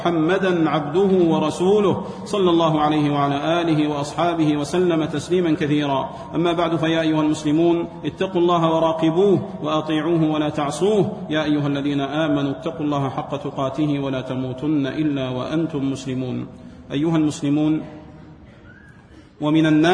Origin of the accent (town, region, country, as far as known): Saudi Arabia